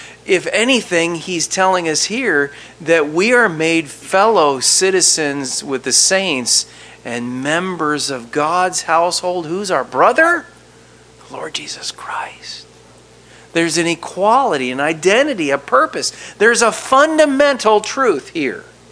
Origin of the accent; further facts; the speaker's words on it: United States; I'm an American like you. You know, it's a special thing to be a Native American, born here.